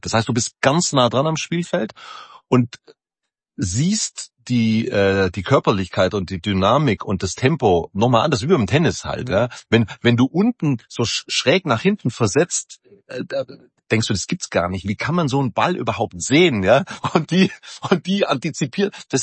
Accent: Baden-Württemberg, Germany; dass ich sprachbehindert in die Welt geschickt worden bin als Schwabe.

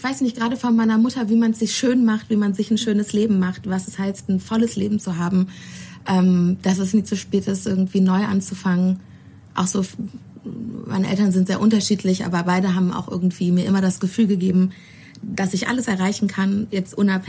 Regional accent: Bonn, North Rhine-Westphalia, Germany; Also, ich komme aus dem Rheinland, ich komme aus Bonn und ich habe mir aufgeschrieben, Akademikerhaushalt, zwei Geschwister.

